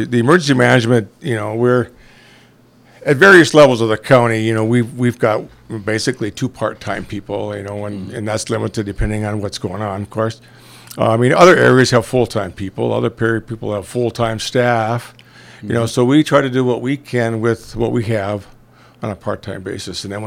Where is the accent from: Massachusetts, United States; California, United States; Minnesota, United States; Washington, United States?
Minnesota, United States; Madison; I grew up in Madison, Minnesota, on the north end of town. Ended up moving away after high school, like almost everybody did.